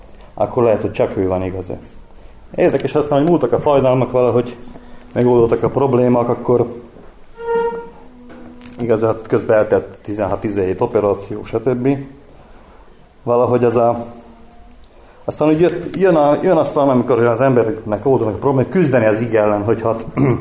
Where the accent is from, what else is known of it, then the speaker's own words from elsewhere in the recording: Gemer, Banská Bystrica Region, Slovakia; Sajógyömörről, Felvidékről jöttem. 45 éves vagyok.